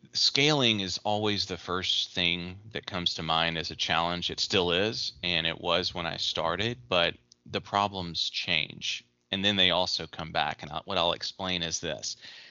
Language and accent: English; Memphis, Tennessee, United States; But not having lived in my hometown, Memphis, for a while from high school, college, and serving in the Army for 10 years, I finally made it back in 2018.